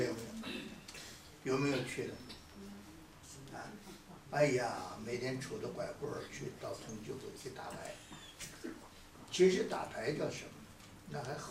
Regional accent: China; 所以要古时候的人呢，我们中国人知道，大家知道吗？

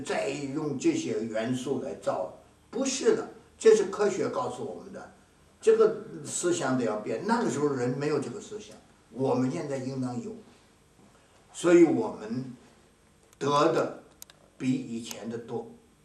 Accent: China; 我们是中国人，中国很大，对不对？

